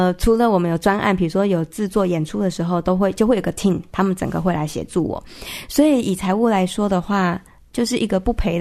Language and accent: Chinese; Tainan, Taiwan; 那对，的确对我的家乡台南来说